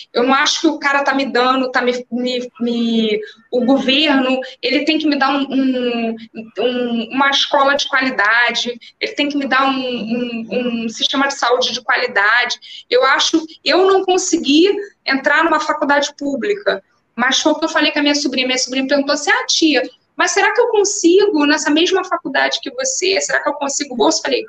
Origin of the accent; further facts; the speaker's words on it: Rio de Janeiro, Brazil; Eu cresci ali, eu tenho família ali, eu sou dali, eu também sou cria, né, como a galera fala, sou cria dali.